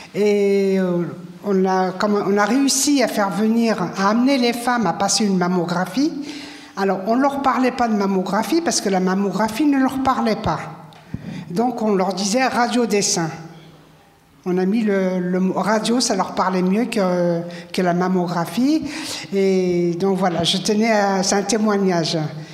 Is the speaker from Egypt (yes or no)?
no; Le Blanc-Mesnil, Île-de-France, France; Alors moi, je suis du Blanc-Ménil.